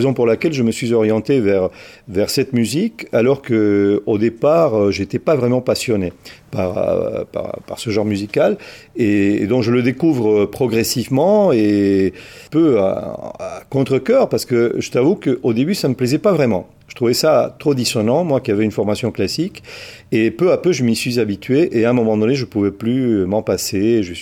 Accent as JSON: {"language": "French", "country": "Argentina", "tie": "born or raised there", "moved": "as an adult", "lives_now": "France", "said": "ça s'est passé en Argentine, mon pays d'origine. Et c'est en arrivant en France, à l'âge de 18 ans"}